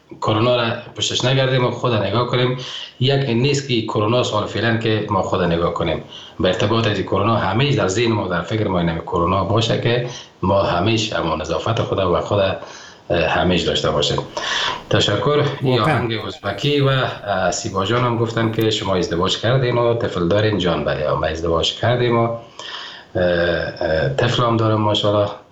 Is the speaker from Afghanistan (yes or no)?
yes; Afghanistan; افغانستان نازنینم که من خاک وطنم مثل زر است برای من